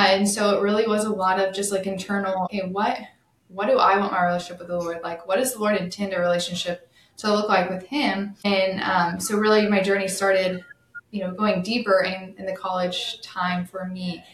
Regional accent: Allen, Texas, United States; Yeah, I grew up in Allen, Texas. So right next to where we are now.

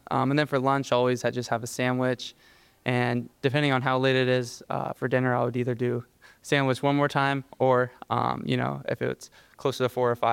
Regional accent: Washington, United States; Growing up in Washington, I was always outdoors.

